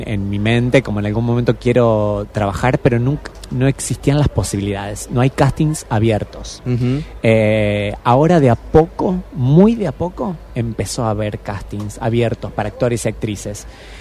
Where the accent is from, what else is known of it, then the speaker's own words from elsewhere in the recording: Pergamino, Buenos Aires Province, Argentina; moved away; Yo soy de Pergamino.